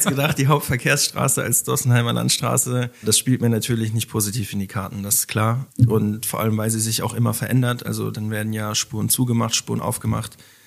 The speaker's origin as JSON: {"language": "German", "town": "Gauangelloch", "region": "Baden-Württemberg", "country": "Germany", "tie": "born or raised there", "lives_now": "Heidelberg, Germany", "said": "Ich bin aufgewachsen auf dem Land, 18 Jahre in Gau-Angeloch. Das gehört zu Leim."}